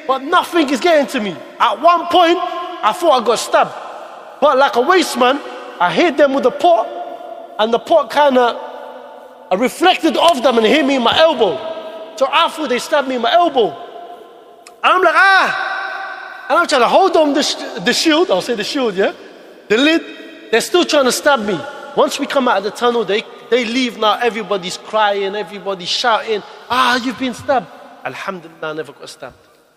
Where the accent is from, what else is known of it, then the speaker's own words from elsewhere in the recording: Mosul, Nineveh, Iraq; I come from Iraq. I come from Mosul, bro.